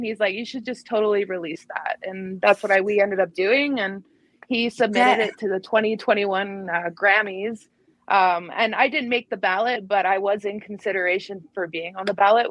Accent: Canada; I am very Canadian.

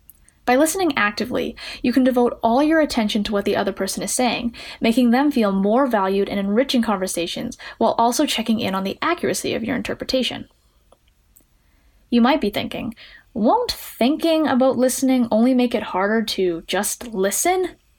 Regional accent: Edmonton, Alberta, Canada; I'm 19 from Edmonton, Alberta, Canada

